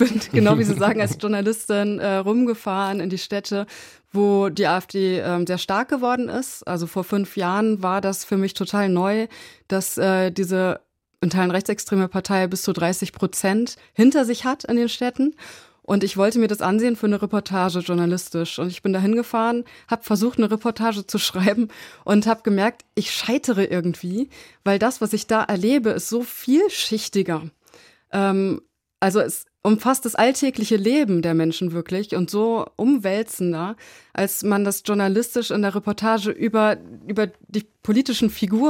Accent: West Germany, Germany; selber komme ich einfach aus Westdeutschland.

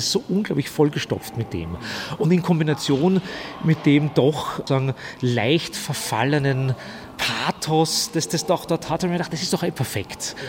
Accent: Stockerau, Lower Austria, Austria; born or raised there

